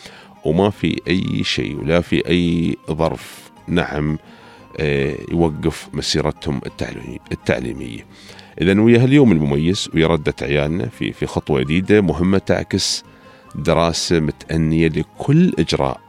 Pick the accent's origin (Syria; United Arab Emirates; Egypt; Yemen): United Arab Emirates; الحياة عندنا في الإمارات ما توقف